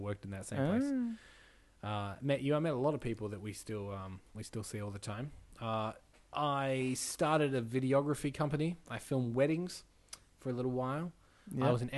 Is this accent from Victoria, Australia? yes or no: yes; Menzies Creek, Victoria, Australia; I was born in Dandenong Hospital.